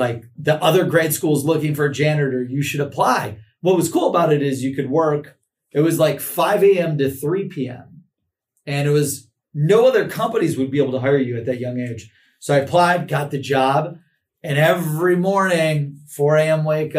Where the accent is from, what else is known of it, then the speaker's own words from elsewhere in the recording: Cleveland, Ohio, United States; I'm from Cleveland, Ohio. The biggest newspaper in the city is called The Plain Dealer.